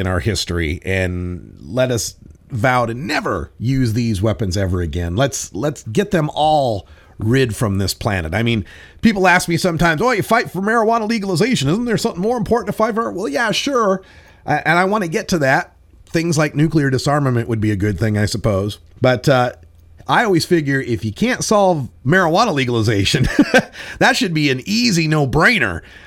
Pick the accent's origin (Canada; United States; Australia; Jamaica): United States; Idaho; In fact, he was interned in Idaho, I believe, my home state.